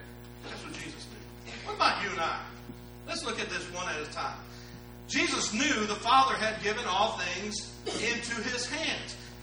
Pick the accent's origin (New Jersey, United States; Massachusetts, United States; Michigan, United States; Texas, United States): Michigan, United States; I come from Michigan and my people, you know, I'm second generation from Germany on my dad's side.